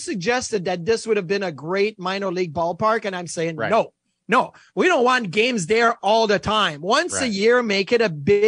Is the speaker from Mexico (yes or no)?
no; Quebec, Canada; I never really got to see him or hear him as an analyst because growing up in Quebec